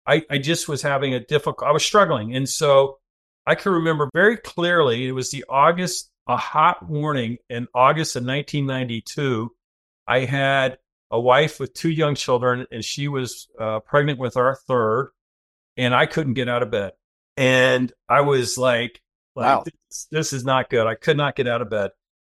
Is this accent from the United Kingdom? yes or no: no; Florida, United States; So yeah, I was the oldest of five. I grew up in Central Florida.